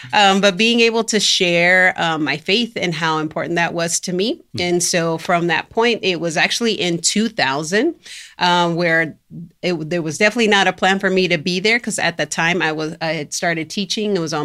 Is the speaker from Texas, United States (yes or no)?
yes; Lubbock, Texas, United States; also born or lived in Seminole; I was born and raised in Lubbock, Texas. Yes, I am a native to Texas. So I grew up there part of my life.